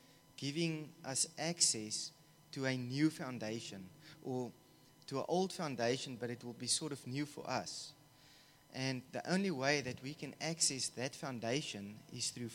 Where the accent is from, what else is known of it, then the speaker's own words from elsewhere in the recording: Somerset West, Western Cape, South Africa; and I'm from Shofar, Somerset West.